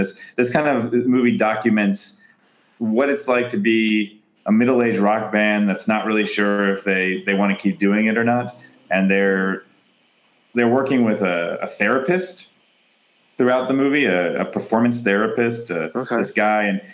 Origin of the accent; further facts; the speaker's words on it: France; I don't know if it was the same, you know, growing up in France, but that movie was on TV all the time when I was a kid.